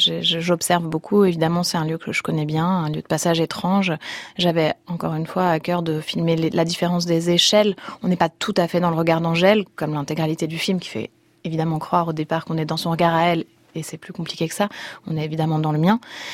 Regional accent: Paris, Île-de-France, France; J'ai grandi dans les HLM qui ont été construits sur l'ancienne zone.

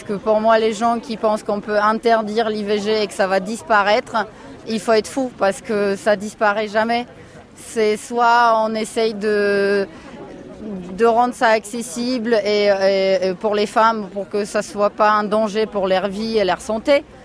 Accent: Poland; je suis polonaise

